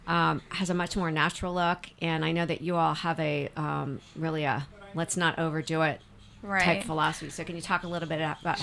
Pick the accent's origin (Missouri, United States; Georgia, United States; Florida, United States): Florida, United States; When I was growing up in Florida, my mother did not